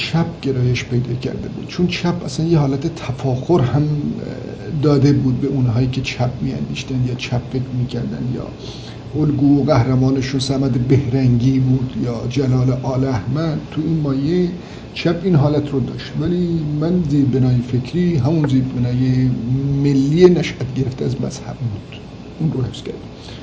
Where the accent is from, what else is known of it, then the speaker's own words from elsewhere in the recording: North, Iran; born there; من متولد 1326 هستم، در شمال ایران به دنیا آمدم.